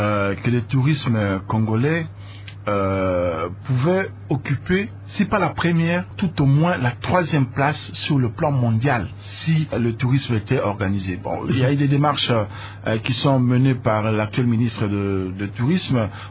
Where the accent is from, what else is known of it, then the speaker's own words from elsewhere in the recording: Germany; chez nous, en Allemagne